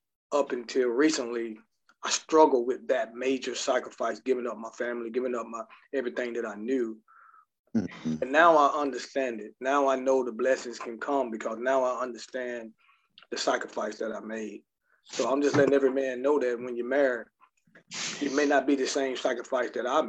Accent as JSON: {"language": "English", "region": "South Carolina", "country": "United States", "moved": "yes", "lives_now": "Baltimore, United States", "said": "As everybody know, I came from South Carolina to Baltimore."}